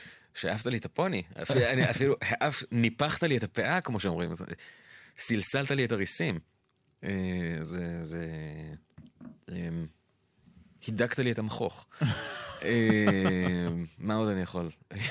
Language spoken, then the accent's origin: Hebrew; Jerusalem, Jerusalem District, Israel; אני אגדיר את עצמי כאבא, כפמיניסט רדיקלי, כשמאלני, כירושלמי גולה